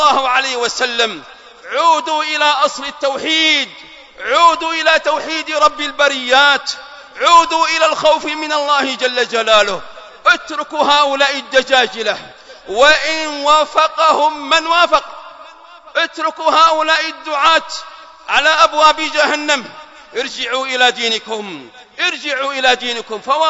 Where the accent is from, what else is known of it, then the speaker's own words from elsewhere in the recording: Ash Shihr, Hadhramaut, Yemen; يا أهل مدينتي، يا أهل الشحر